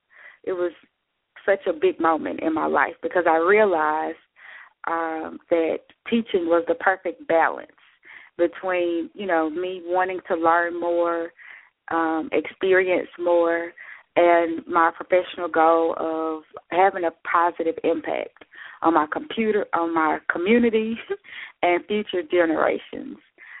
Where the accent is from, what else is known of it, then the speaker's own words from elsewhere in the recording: Brandon, Mississippi, United States; Well, I am from Brandon, Mississippi. As you mentioned when you introduced me, I was born and raised in the Jackson, Mississippi metropolitan area.